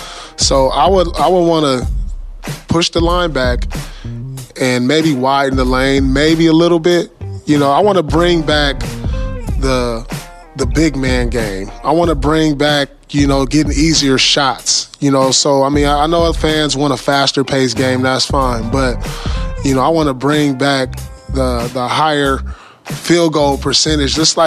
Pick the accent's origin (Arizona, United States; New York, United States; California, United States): California, United States; Inglewood; I grew up in Inglewood